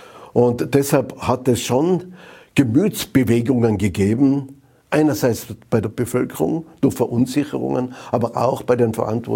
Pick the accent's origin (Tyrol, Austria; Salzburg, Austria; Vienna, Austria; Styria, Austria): Tyrol, Austria; Zams; Ich bin kurz vor dem Landesparteitag in Zams, in meiner Heimatgemeinde, auf den Berg raufgegangen